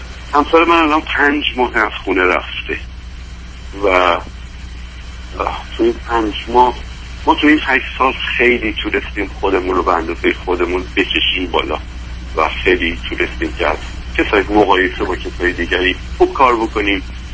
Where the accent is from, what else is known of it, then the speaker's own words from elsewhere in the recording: Iran; moved away as an adult; now in United States; حدود 8 ساله که به اتفاق همسرم ما از ایران آمدیم به امریکا. من حدود 53 سالمه